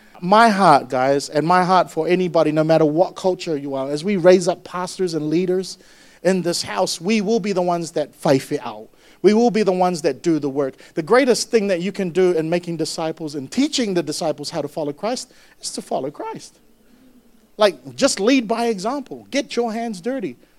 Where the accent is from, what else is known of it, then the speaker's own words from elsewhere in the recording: Samoa; I'm a Samoan, by the way, I'm not Pinoy. Some of you think, talaga? Hindi, I'm not a Filipino, I'm Samoan actually.